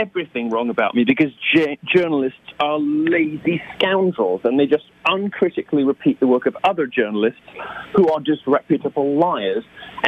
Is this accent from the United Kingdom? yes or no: yes; United Kingdom; now in United States; And, you know, I am a Brit.